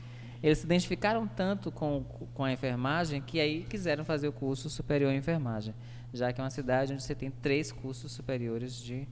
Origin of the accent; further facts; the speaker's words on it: Feira de Santana, Bahia, Brazil; Eu sou baiano, de Feira de Santana.